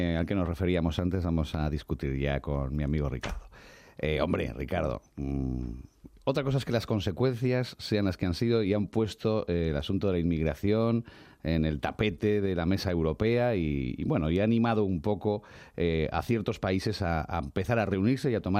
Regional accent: Spain; Me siento más orgulloso como ciudadano español

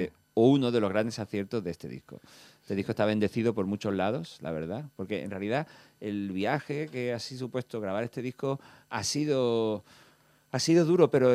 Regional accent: San Fernando, Andalusia, Spain; yo conozco a Sara desde que tengo 15 años, y los dos nos conocemos, somos de San Fernando

